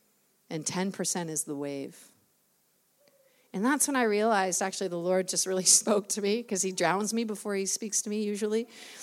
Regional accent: the South, United States; hey, remember us? We're from the South.

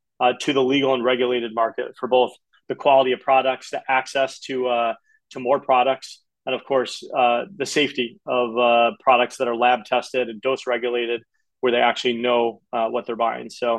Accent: Illinois, United States; I was born in the South Suburbs, and from a young age would hop on that train from the South Suburbs and come downtown and just walk around.

